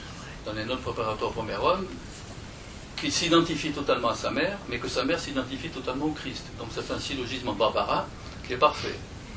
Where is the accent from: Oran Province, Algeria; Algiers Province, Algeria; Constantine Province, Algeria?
Oran Province, Algeria; Oran; born there; je suis corse, je dis bien de l'autre côté de la Méditerranée, je suis né à Oran